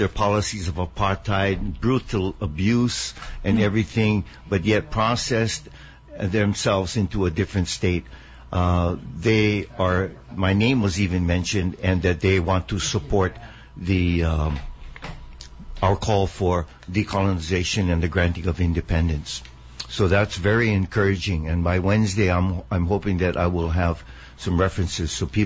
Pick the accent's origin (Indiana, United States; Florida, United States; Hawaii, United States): Hawaii, United States; Waikiki; I grew up in Waikiki.